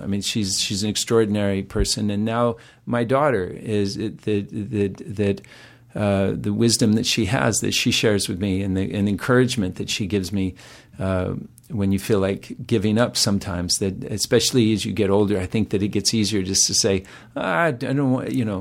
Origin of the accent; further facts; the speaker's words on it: Utah, United States; now in New York City, United States; the hay out of my hair from Utah.